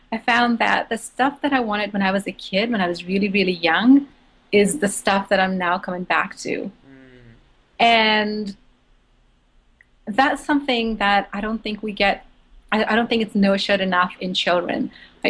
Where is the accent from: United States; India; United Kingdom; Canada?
India; Because I grew up in India, and that's what it's like in India.